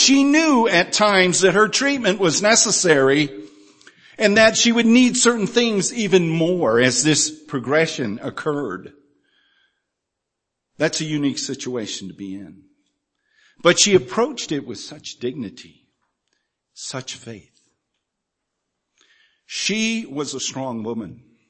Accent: New England, United States; I grew up in New England.

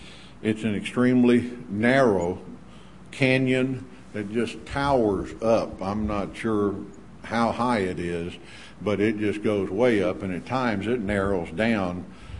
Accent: the South, United States; I grew up saying Petra in the South, so I should have known that that was probably wrong.

